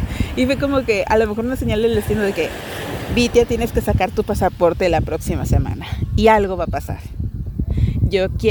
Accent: Ciudad Juarez, Chihuahua, Mexico; born there; tengo mis papeles, que yo nací en Ciudad Juárez.

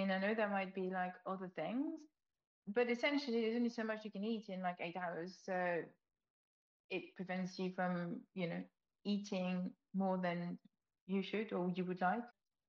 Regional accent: France; now in United Kingdom; not just because I'm wearing a stripy top, but because of my accent, I'm French.

